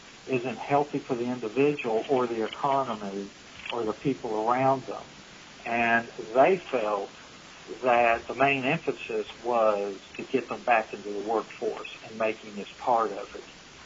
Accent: Kentucky, United States; in my home state of Kentucky, where I grew up and went to school.

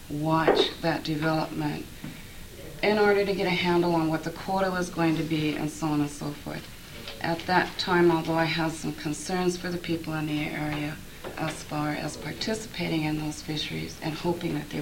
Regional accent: Elfin Cove, Alaska, United States; I'm from Elfin Cove.

